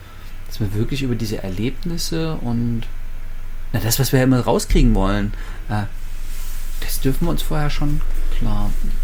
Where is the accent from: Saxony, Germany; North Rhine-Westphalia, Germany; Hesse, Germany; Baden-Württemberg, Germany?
Saxony, Germany; Leipzig; Also meine Heimatstadt Leipzig, 650.000 Einwohner